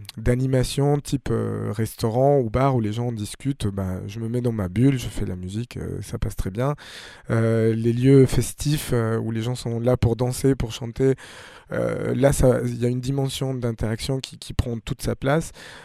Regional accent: Colombia; moved away as an adult; now in France; je suis venu en France parce que j'étais très attiré par la musique classique contemporaine au moment où je suis parti de Colombie

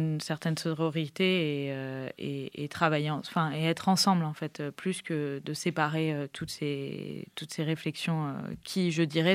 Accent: Réunion, France; moi j'ai été élevée à La Réunion, après je suis partie faire mes études, ensuite je suis revenue

